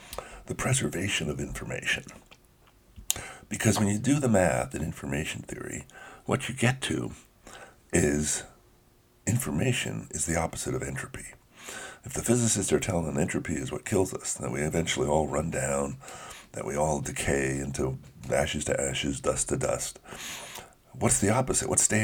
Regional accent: United States; I'm an American. I really like the idea of life, liberty, and the pursuit of happiness.

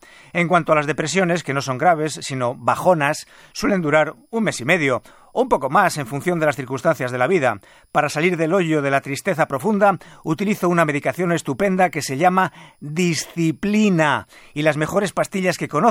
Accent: Madrid, Community of Madrid, Spain; born there; Soy vasco al 17%, aunque nací en Madrid.

